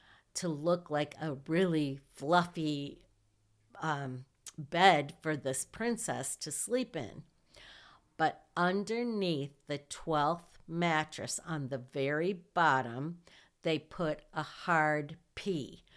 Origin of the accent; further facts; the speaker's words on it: Hillsdale, United States; I grew up in Hillsdale in a small town, and we lived in a small neighborhood, and we had a large yard.